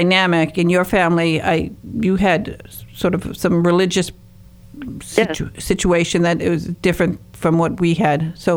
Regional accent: Houghton, Michigan, United States; I come from the Upper Peninsula, from up by Houghton Hancock in the Copper Country.

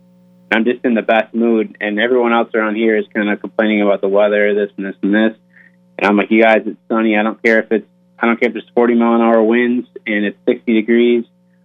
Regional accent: Michigan, United States; Well, growing up in Michigan, my favorite thing in the world to fish was freshwater steelhead.

